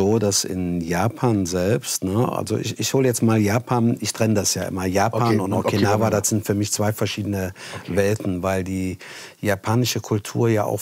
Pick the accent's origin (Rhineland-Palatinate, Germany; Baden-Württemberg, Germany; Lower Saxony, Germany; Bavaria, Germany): Rhineland-Palatinate, Germany; Trier; Dann hat, mhm, er seine Frau kennengelernt, die war aus Trier, mhm, mein Heimatort.